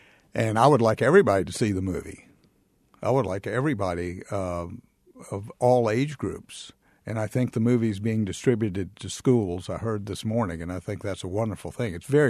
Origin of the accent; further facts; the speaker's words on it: Danville, Virginia, United States; My hometown, Danville, Virginia, had a big day for me with a parade